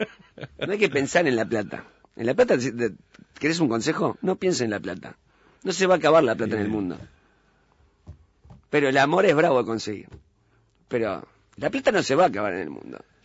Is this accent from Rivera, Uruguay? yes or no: no; Montevideo, Uruguay; sigo en Belvedere. … Nací en Capurro, después pasó a Molino y Belvedere, ahí del oeste.